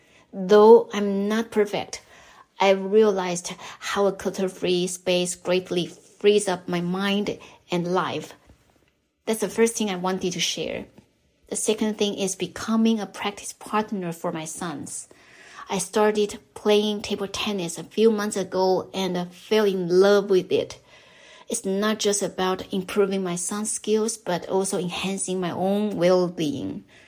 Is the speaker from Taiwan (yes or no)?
yes; Taiwan; now in Japan; from Taiwan. A few years ago, my family and I moved to Japan.